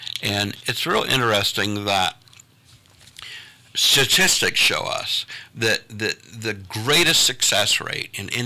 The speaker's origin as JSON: {"language": "English", "town": "Hilliard", "region": "Ohio", "country": "United States", "tie": "born or raised there", "said": "in the neighborhood surrounding me, I grew up in Hilliard"}